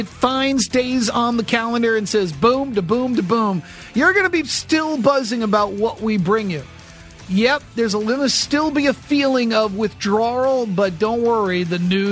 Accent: New England, United States; Now, I grew up in New England, and man, Red Sox moving day was a big deal

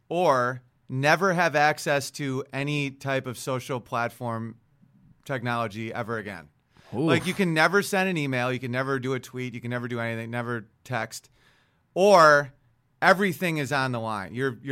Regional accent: United States; But I'm American through and through, and I don't want to leave this country.

